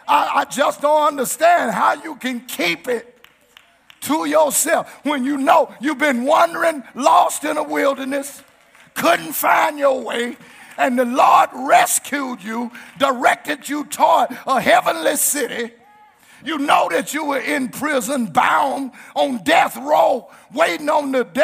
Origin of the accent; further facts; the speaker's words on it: Titusville, United States; When I was a young boy, growing up in Titusville, the parks and recreation centers were closed.